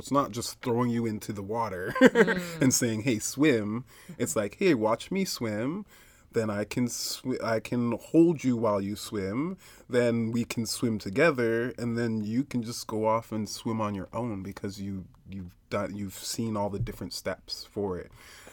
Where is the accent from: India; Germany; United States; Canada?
Canada; Toronto, Ontario; now in Guelph, Canada; especially since moving to Guelph, it's been a struggle to try to find that space where I feel I belong, because I'm from Toronto, and being like a person of color in Guelph, like I don't feel like I belong here.